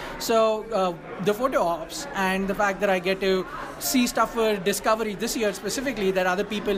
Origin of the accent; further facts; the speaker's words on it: India; now in Little Rock, United States; I am from Little Rock, Arkansas. That's where I live, but I'm originally from India.